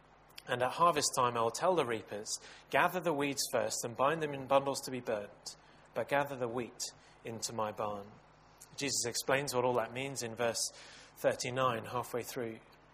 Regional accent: Portugal; Growing up in Portugal, I became accustomed to some fairly horrific driving statistics.

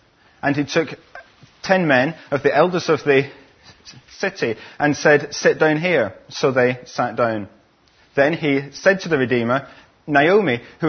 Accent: Scotland, United Kingdom; Scotland, where I'm from, about my family, or my education, or my work.

